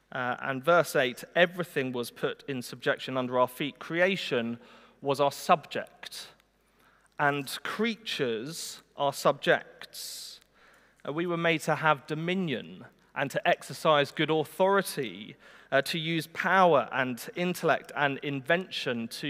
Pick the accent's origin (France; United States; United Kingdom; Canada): United Kingdom; South East England; I grew up in Surrey, and so I've attended my fair share of garden parties